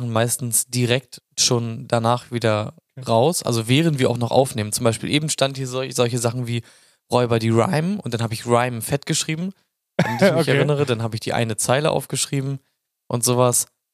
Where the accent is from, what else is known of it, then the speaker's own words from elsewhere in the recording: Chemnitz, Saxony, Germany; Ich komme aus Chemnitz.